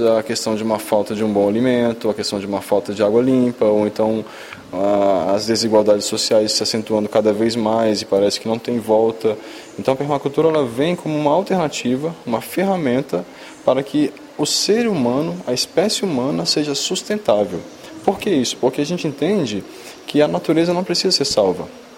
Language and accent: Portuguese; Brasília, Federal District, Brazil; eu sou fotógrafo de meio ambiente e sou permacultor há mais de 10 anos e eu sou de Brasília.